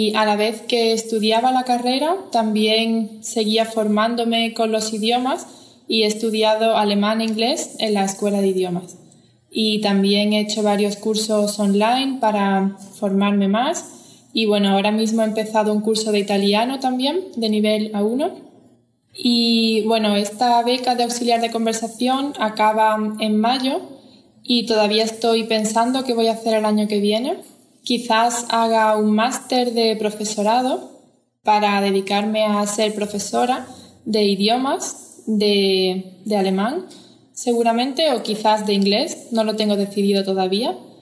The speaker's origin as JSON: {"language": "Spanish", "town": "Málaga", "region": "Andalusia", "country": "Spain", "lives_now": "Innsbruck, Austria", "said": "tengo 22 años y soy de Málaga, una ciudad en Andalucía, en el sur de España. Y ahora mismo vivo en Innsbruck."}